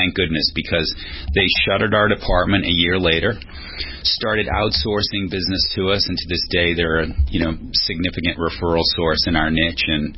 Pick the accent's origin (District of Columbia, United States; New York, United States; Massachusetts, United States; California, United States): Massachusetts, United States; Boston; I grew up in Boston.